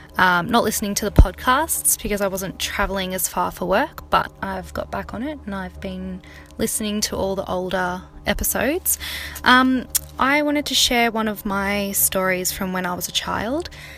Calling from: New South Wales, Australia; I am from New South Wales in Australia.

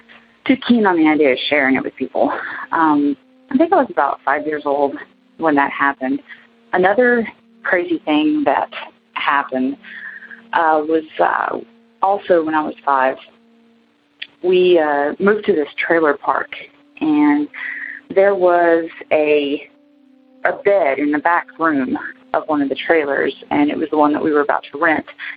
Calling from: Gainesville, Florida, United States; I'm from Gainesville, Florida.

